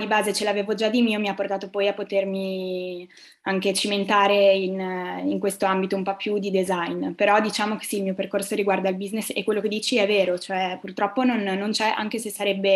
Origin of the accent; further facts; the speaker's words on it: Bologna, Emilia-Romagna, Italy; born there; moved away as an adult; Nasco a Bologna, infatti, esattamente, ecco. Nel 1995, 22 settembre. E sì, nasco a Bologna, in realtà poi alla tenera età di 18 anni sono andata abbastanza presto, sono andata via di casa, ho raggiunto Firenze